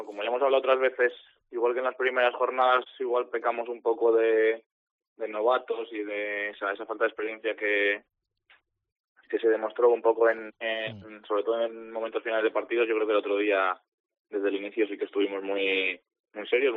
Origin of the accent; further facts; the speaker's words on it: Madrid, Community of Madrid, Spain; now in Torrelavega, Spain; soy de Madrid, del norte